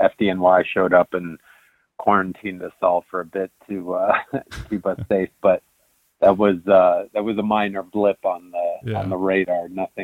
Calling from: New York, United States; I am currently calling you from the Catskill Mountains, somewhere in the Catskills.

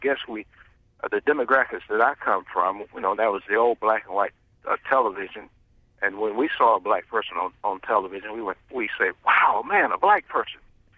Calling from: Alabama, United States; Well, I actually, and I'm calling from Alabama, and being a Memphis fan

